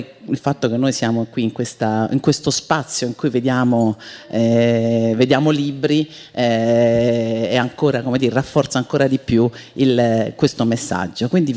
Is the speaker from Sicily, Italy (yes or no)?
no; Rome, Lazio, Italy; Sono romana e ho con la radio un rapporto molto particolare